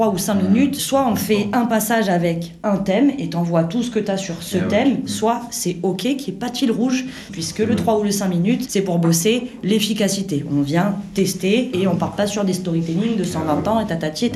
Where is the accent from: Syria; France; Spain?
France; Marseille, Provence-Alpes-Côte d'Azur; j'ai 31 ans, je suis marseillaise